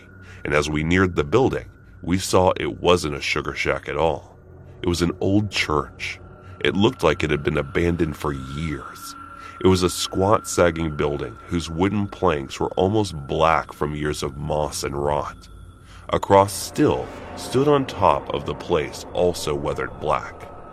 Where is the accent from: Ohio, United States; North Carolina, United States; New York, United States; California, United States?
Ohio, United States; born or raised there